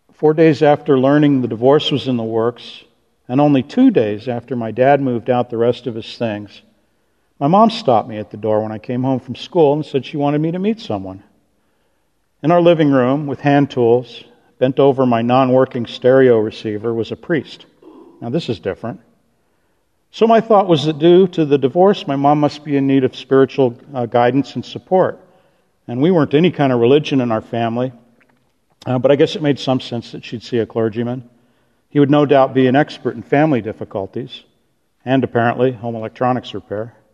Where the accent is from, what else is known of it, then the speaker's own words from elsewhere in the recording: Florida, United States; born there; I was born in Florida and my dad was an astronaut.